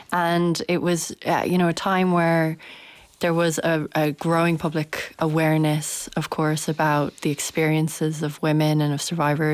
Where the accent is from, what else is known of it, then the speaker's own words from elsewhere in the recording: Dublin, Leinster, Ireland; So I'm from Dublin, yeah.